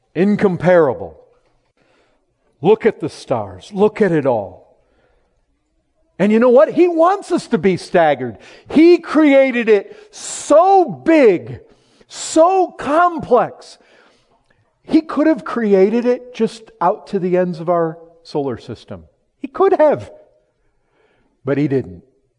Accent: Michigan, United States; Listen, I grew up in Michigan. We had all these milkweed plants.

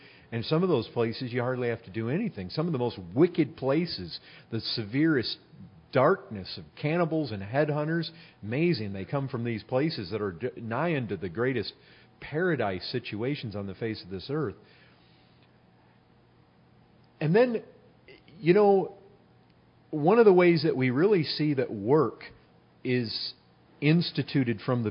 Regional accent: Michigan, United States; You know, we come from Michigan where it's maple land. I mean, I lived in a city that had a maple lake.

